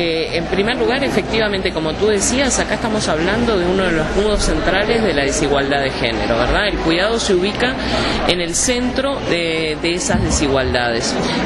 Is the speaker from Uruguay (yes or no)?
yes; Uruguay; Yo soy uruguaya, que es un país envejecido también